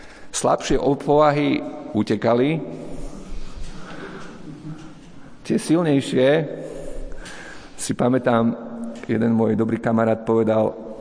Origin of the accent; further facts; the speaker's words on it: Iňačovce, Košice Region, Slovakia; U nás na východe v Iňačovciach boli bohoslužby